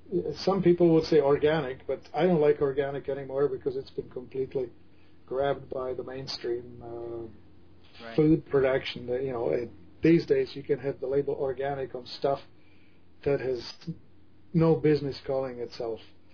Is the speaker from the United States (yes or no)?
no; Czechia; now in Canada; where I grew up in the Czech Republic